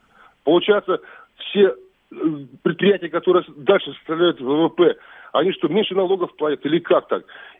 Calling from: Kirov, Kirov Oblast, Russia; я из города Кирова.

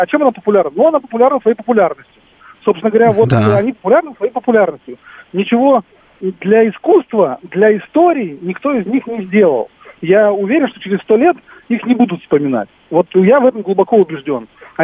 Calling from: Moscow, Russia; Я из Москвы.

